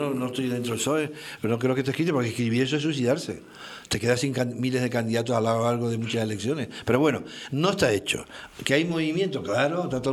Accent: Canary Islands, Spain; Yo que soy de Lanzarote, por decirlo así, soy un piojo pegado desde hace 50 años en Lanzarote.

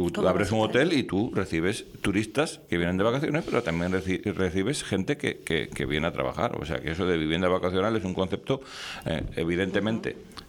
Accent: Canary Islands, Spain; yo soy de Ofra.

